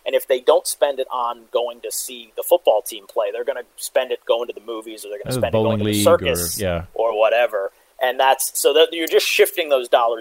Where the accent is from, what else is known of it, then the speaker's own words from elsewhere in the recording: Philadelphia, Pennsylvania, United States; Like I grew up in Philadelphia and there's just parking lots all around the stadiums in Philadelphia.